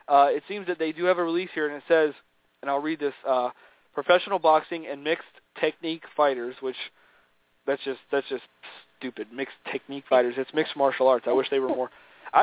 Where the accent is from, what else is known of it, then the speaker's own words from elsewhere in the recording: Monroe, Louisiana, United States; he's located out of Monroe, Louisiana. That's my hometown.